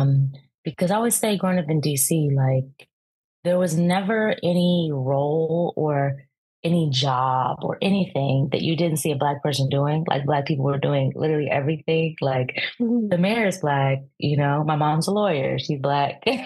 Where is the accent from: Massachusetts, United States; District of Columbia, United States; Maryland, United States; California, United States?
District of Columbia, United States; Washington; Yeah, so I am from Washington, D.C., and grew up in and around Washington, D.C., went to college outside of Philadelphia.